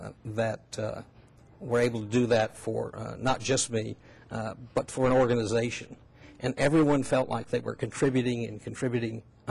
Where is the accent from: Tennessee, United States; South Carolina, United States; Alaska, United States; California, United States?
Tennessee, United States; East Tennessee, yes.